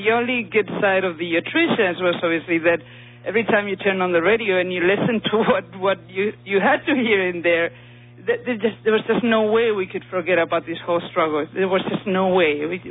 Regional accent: Spain; English is a second language; I'm from Spain

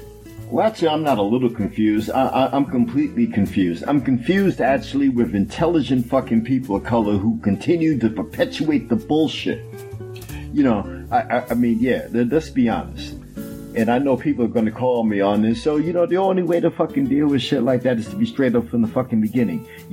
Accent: Philadelphia, Pennsylvania, United States; also born or lived in Newark, United States; I was born in Newark and I grew up most of my goddamn time in fucking Philadelphia.

